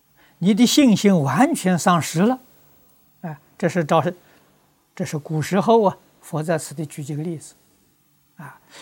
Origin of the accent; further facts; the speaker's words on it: Fujian, China; 我小时候在福建念书